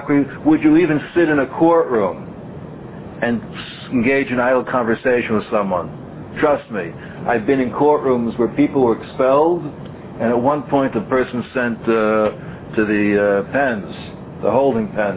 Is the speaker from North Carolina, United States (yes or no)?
no; Muncie, Indiana, United States; I remember I grew up in Muncie